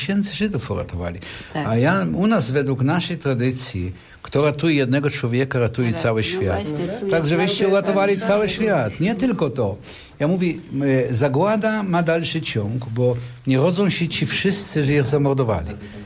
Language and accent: Polish; Haifa, Haifa District, Israel; Na pewno my się znamy, bo ja z Haify.